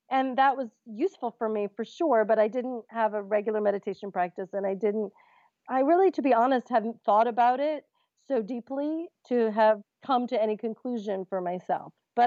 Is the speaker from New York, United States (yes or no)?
yes; New York, United States; I guess maybe I'm a New Yorker or whatever.